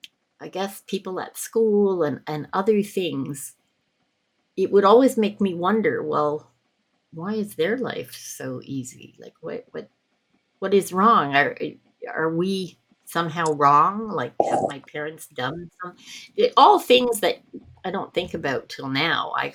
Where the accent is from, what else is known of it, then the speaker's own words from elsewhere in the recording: Toronto, Ontario, Canada; I grew up in Toronto in a slum, literally, for most of elementary school